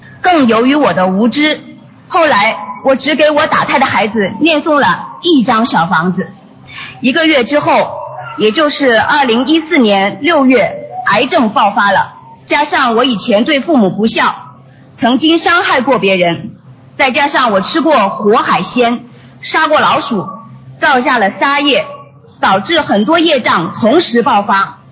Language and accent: Chinese; Paris, Île-de-France, France; 我来自巴黎19区，我母亲在巴黎众多心灵法门的分点中的一个派书点给我结缘了卢军宏台长的两本书